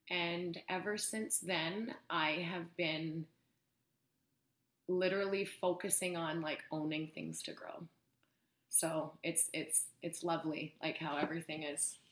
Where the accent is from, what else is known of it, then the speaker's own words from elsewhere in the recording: Kamloops, British Columbia, Canada; also born or lived in Calgary; Initially, I grew up in Kamloops. I grew up in Kamloops. I left when I was 18. I got a soccer scholarship to UVic.